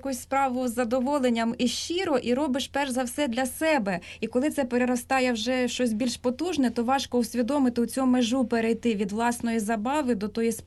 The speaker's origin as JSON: {"language": "Ukrainian", "region": "Donetsk Oblast", "country": "Ukraine", "tie": "born or raised there", "also_born_or_lived": "Luhansk", "said": "Ми з чоловіком уродженці Донецької області. Останні 11 років прожили в Луганську."}